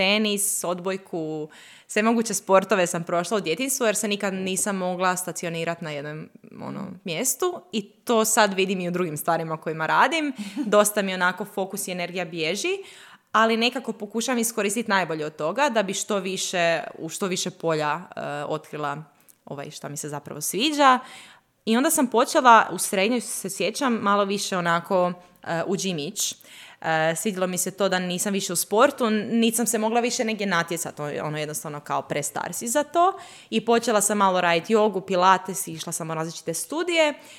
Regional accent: Osijek, Osijek-Baranja County, Croatia; I inače sam iz Osijeka, za vas koji možete to primijetiti još u mom naglasku, hvala vam jer me svi napadaju kako sam izgubila taj naglasak

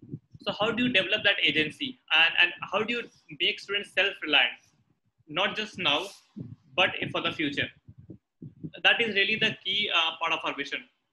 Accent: Bihar, India; Bihar mein, but I'm from Bihar.

